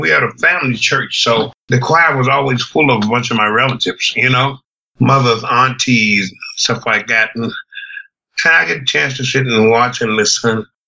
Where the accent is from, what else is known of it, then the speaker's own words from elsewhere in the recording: Mississippi, United States; moved away as an adult; which I was a country boy, I'm from Mississippi